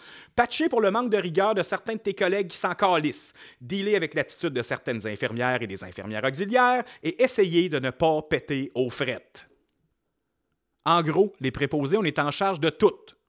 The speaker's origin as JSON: {"language": "French", "region": "Quebec", "country": "Canada", "lives_now": "Montreal, Canada", "said": "Je suis vraiment tanné de la grande ville et j'ai envoyé des CV par chez nous en Abitibi."}